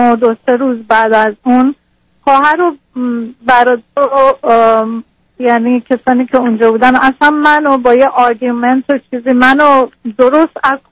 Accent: Iran; moved away as an adult; وقتی که از ایران در اومدم

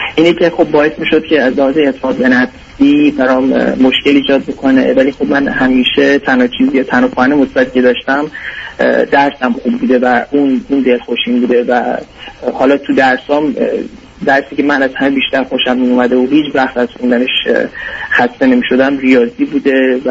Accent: Iran; moved away as an adult; now in Chicago, United States; من 2 سال خورده‌ای هست که اومدم از ایران برای تحصیل اومدم و تو ایران هم تو بهترین دانشگاه ایران درس خوندم،

